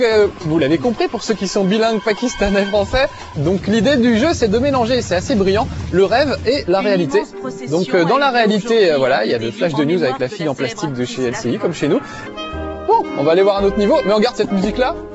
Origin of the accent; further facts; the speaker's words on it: France; Dans nos forêts, chez nous, en France, c'est pas du tout comme ça.